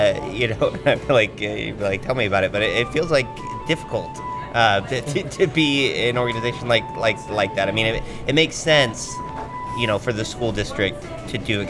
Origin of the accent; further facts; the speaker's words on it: Maine, United States; now in Oregon, United States; transplanted to Oregon, it was so surprising to me that Canby Kids existed, because where I grew up in Maine